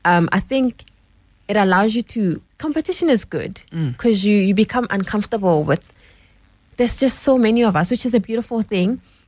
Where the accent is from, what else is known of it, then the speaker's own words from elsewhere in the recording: Pretoria, Gauteng, South Africa; Well, we are from Mamelodi, a township in Pretoria, and we grew up with a mom who loved cooking.